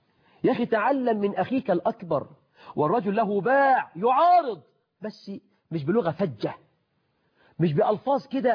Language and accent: Arabic; Egypt; اللي مش عايز يشتغل، احنا عندنا في مصر أزمة بطالة